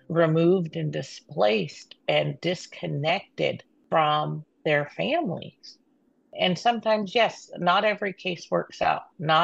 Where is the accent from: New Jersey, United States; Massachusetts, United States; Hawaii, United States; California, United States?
California, United States; Upper Lake; My tribe is the Habematal Pomo of Upper Lake.